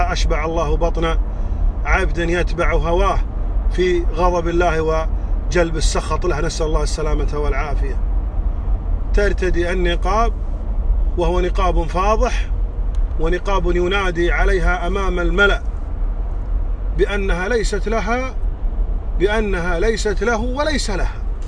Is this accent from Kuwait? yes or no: yes; Kuwait; عندنا في هذا البلد، في بلدنا الكويت.